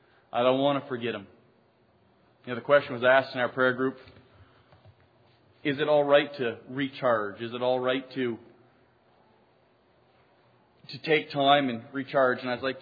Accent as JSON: {"language": "English", "town": "Ashland", "region": "Maine", "country": "United States", "said": "I'm from Ashland, Maine. When I was a young boy growing up in the Catholic Church"}